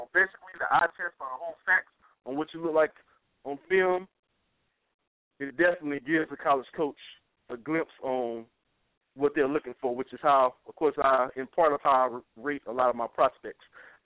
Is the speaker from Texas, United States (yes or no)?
yes; Texas, United States; also born or lived in Southeast US; I'm originally from the Southeast, but, you know, partially raised in Central Texas